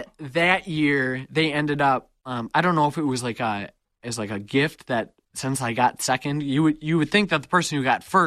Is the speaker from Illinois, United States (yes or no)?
no; Ann Arbor, Michigan, United States; because my hometown is Ann Arbor.